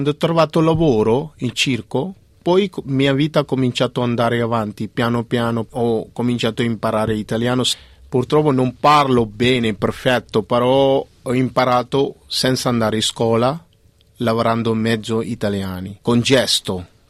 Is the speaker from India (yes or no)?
yes; India; now in Italy; Poi mi sentivo proprio la seconda casa, tornavo in India e però volevo stare sempre in Italia.